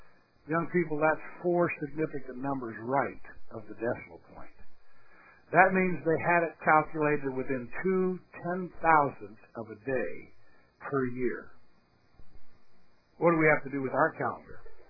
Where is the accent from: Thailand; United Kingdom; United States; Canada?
Thailand; When I grew up in Thailand